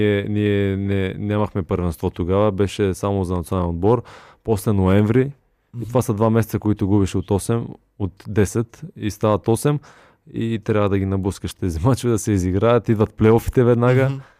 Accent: Yambol, Yambol Province, Bulgaria; Аз съм от Ямбол и по принцип на мен ми харесват малките градове.

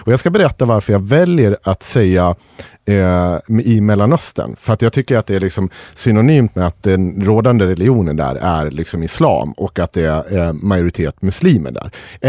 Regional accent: Sweden; born there; jag inte varken känner mig eller identifierar mig som kristen. Däremot är jag född här och döpt, så jag är ju uppenbarligen kristen.

